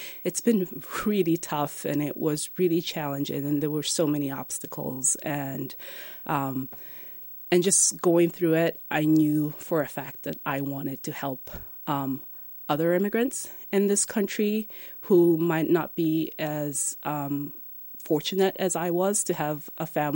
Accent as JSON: {"language": "English", "country": "Tanzania", "moved": "yes", "lives_now": "United States", "said": "And I came to emigrated to the United States. I'm originally from Tanzania."}